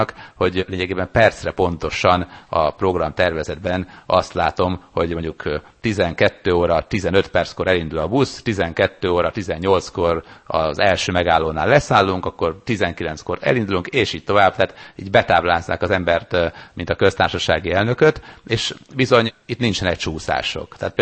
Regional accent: Sopron, Győr-Moson-Sopron, Hungary; born there; Sopronban születtem, és emiatt beszélek németül

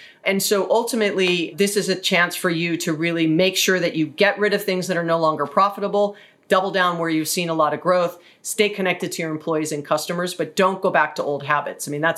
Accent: Hawaii, United States; I'm from Hawaii, right?

